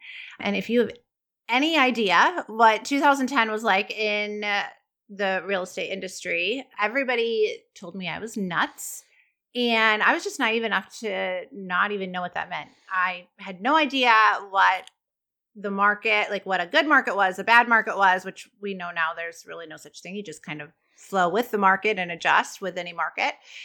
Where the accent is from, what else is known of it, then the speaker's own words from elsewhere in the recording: Michigan, United States; I am actually from West Michigan.